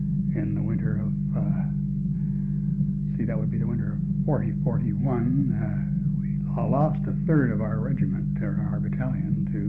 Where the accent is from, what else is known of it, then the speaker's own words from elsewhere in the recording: Epsom, South East England, United Kingdom; born there; I was born in Epsom, England at the Canadian Convalescent Hospital in 1918.